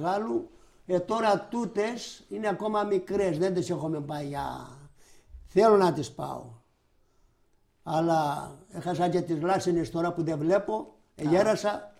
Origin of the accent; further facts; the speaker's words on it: Greece; born there; Αλίμονο, αφού γεννηθήκαμε στην Ελλάδα ως Έλληνες.